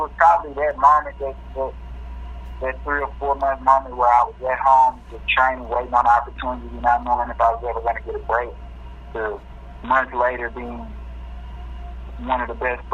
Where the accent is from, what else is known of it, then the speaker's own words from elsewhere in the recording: Jackson, Tennessee, United States; I'm from Jackson, Tennessee. I played high school ball at Trinity Christian Academy here in Jackson, Tennessee.